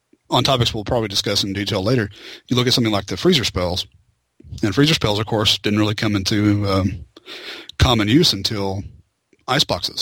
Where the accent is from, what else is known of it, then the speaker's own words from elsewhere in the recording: Memphis, Tennessee, United States; I'm from the Memphis, Tennessee area